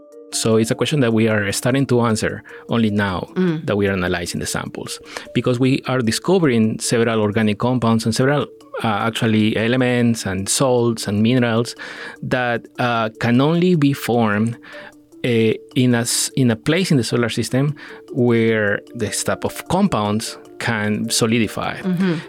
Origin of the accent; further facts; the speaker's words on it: Peru; now in United States; I'm originally from Peru, and that's where I obtained my bachelor's degree in chemistry. And then I came to the States to pursue my PhD in organic chemistry.